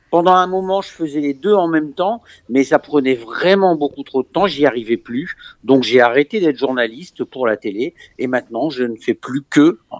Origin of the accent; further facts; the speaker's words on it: Lille, Hauts-de-France, France; now in Bourges, France; J'habite Bourges. Mais alors, j'habite Bourges, mais je suis originaire du Nord. En fait, j'ai passé presque toute ma vie dans la ville de Lille, dans le Nord.